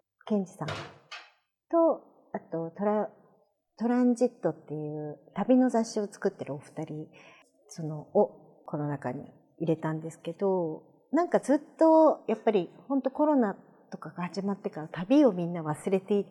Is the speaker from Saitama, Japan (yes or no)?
no; Atsugi, Kanagawa, Japan; 私の故郷である厚木に写真を撮りに行ってくださって